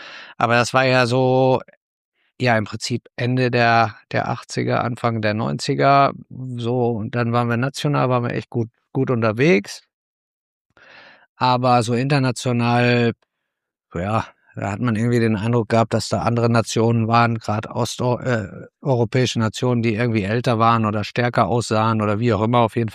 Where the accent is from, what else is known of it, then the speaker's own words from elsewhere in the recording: Warendorf, North Rhine-Westphalia, Germany; die Nähe zu Warndorf als gebürtiger Warndorf hat natürlich mir immer in die Karten gespielt, aber eigentlich, ich bin ja auf dem Hof groß geworden mit Tieren